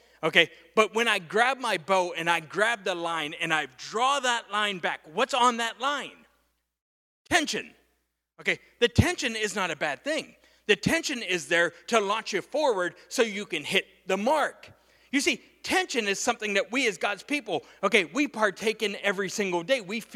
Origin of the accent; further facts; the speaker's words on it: Pennsylvania, United States; I'm from Pennsylvania. I worked on a farm.